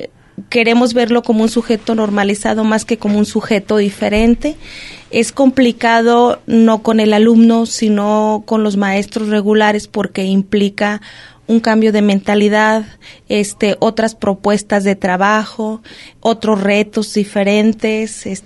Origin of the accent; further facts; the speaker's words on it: San Martín de Bolaños, Jalisco, Mexico; yo soy originaria de San Martín de Bolaños